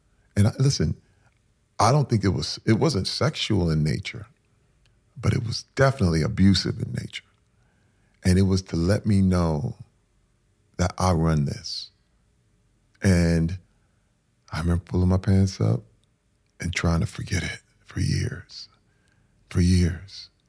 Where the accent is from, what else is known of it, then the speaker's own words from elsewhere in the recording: Flint, Michigan, United States; growing up in Flint in the hood